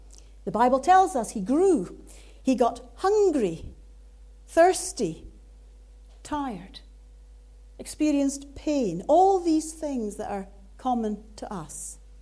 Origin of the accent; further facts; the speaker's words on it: Scotland, United Kingdom; accent: Scottish; So although I have a Scottish accent, I really am a local.